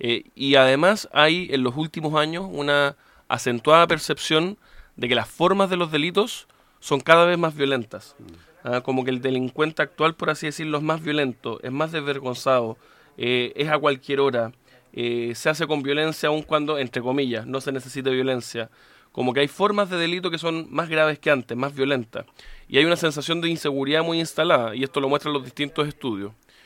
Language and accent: Spanish; Chile; para que estemos más unidos como chilenos, para que salgamos de la crisis.